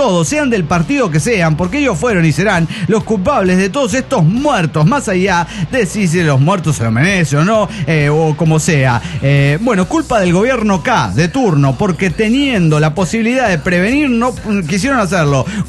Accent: Santa Fe, Argentina; de Santa Fe, Argentina.

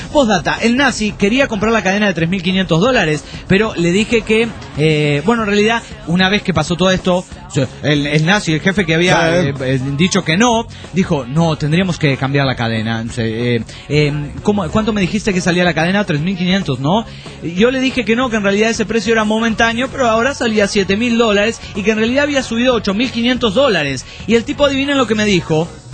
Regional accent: Ramallo, Buenos Aires Province, Argentina; de Ramallo.

